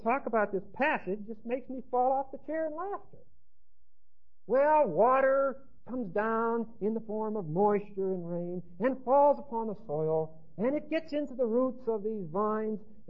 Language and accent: English; United States; You know, I'm an American.